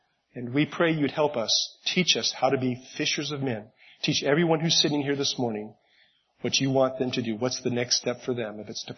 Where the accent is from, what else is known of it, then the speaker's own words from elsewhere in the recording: Miami, Florida, United States; I only have a few fishing stories. I am from Miami.